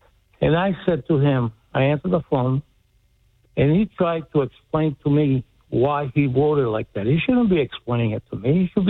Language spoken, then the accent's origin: English; Greece; now in United States; I lived in the city since 1959 when I came from Greece, okay?